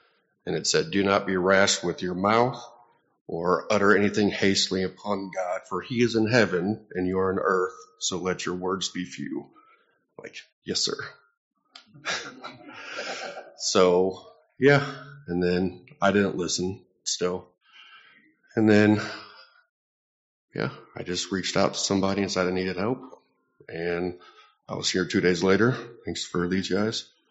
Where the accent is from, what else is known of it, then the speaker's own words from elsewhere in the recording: Dupo, Illinois, United States; I'm 34 years old, and I am from DuPo, Illinois. I grew up in church